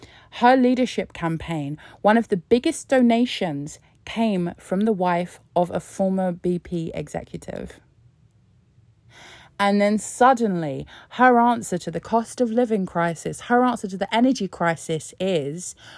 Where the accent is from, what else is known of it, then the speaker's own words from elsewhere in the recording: Scotland, United Kingdom; And then you look at what the UK government are offering us, and we're like, I'm Scottish now, what the fuck?